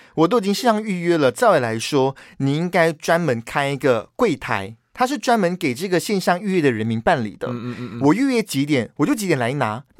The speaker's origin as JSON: {"language": "Chinese", "region": "Perak", "country": "Malaysia", "tie": "born or raised there", "said": "这是我第一次在槟城弄护照。我以往呢都是在我的家乡霹雳州办的"}